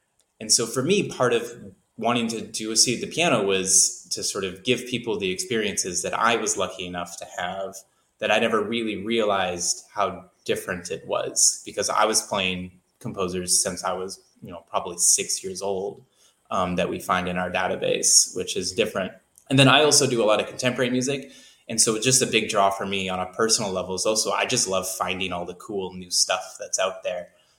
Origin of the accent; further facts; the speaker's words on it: Canada; I grew up in Canada.